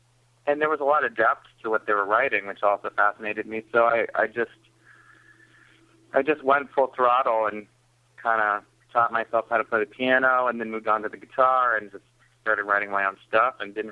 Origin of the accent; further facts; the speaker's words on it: Burlington, Vermont, United States; Well, I'm from Burlington, Vermont, way up north.